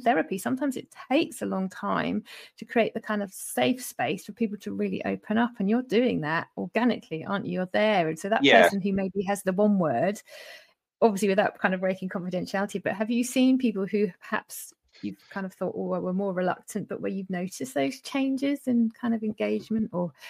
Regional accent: United Kingdom; As British people, we are notoriously kind of rubbish at the old checking

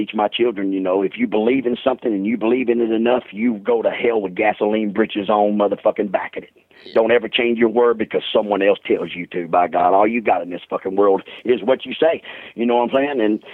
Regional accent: Sydney, New South Wales, Australia; born there; I was born in Sydney, Australia.

